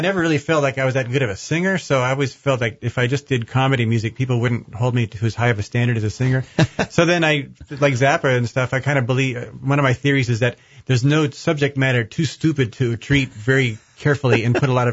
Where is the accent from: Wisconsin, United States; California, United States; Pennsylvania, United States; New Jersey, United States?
California, United States; I'm from Southern California.